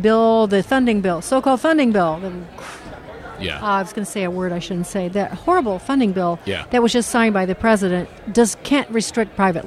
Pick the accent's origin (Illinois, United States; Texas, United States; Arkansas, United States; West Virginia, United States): Illinois, United States; Chicago; Well, I'm from Illinois, Chicago, so we gave you a few.